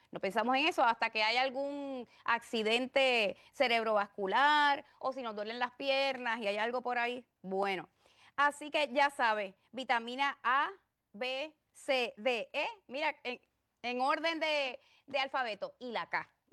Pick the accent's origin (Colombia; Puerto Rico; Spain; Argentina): Puerto Rico; Yo soy puertorriqueña